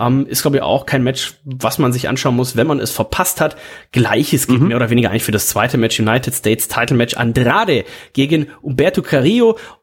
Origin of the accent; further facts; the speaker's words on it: Aachen, North Rhine-Westphalia, Germany; nö, ich komme aus Aachen.